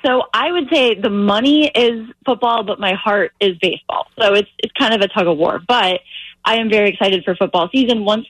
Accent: Connecticut, United States; Although, yes, I grew up in Connecticut. So it's tough growing up in Connecticut.

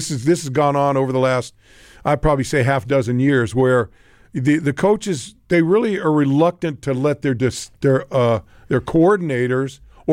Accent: California, United States; So let me tell you this: when we grew up in California, you had like when you're in elementary school, your schools had teams, right?

